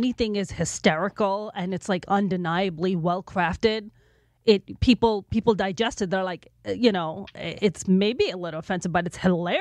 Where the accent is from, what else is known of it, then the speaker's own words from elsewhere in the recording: Pakistan; Pakistani, but that's cool.